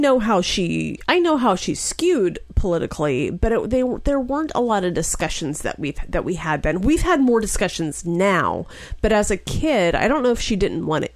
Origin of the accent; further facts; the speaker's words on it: Texas, United States; I'm on election night, I was ready to break up with my home state.